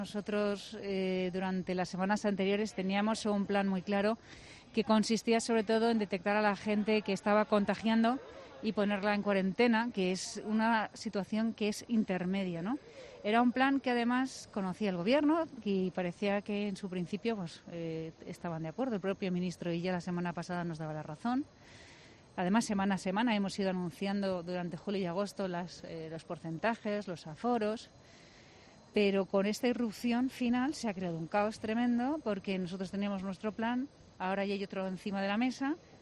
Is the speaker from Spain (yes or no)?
yes; Madrid, Community of Madrid, Spain; he nacido en Chamberí, he estudiado y he vivido toda mi vida allí. Temporalmente estuve viviendo en Malasaña y yo lo llamaba Chamberí Sur.